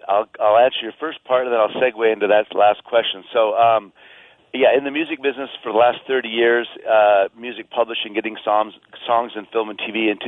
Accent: Glasgow, Montana, United States; Well, yeah, born and raised in Glasgow. A native Montanan. I love Montana. I still go back every year for Christmas.

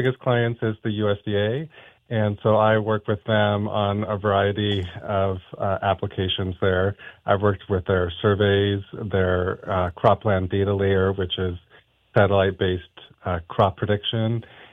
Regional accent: Missoula, Montana, United States; I'm actually from Missoula. I grew up here, went to St. Joe's, Loyola, and graduated UM.

